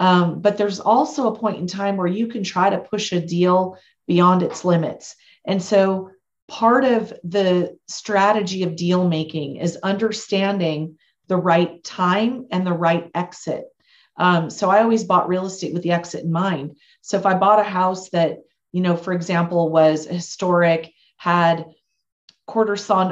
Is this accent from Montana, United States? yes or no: yes; Absarokee, Montana, United States; now in Billings, United States; So the interesting thing is I live in Billings, Montana, which is the biggest city. I was born and raised in Absarokee, which it's a little town of 800, about an hour away.